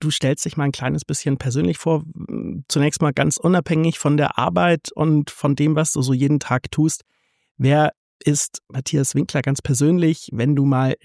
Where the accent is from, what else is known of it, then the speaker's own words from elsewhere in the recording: Hamburg, Germany; das sage ich als Hamburger.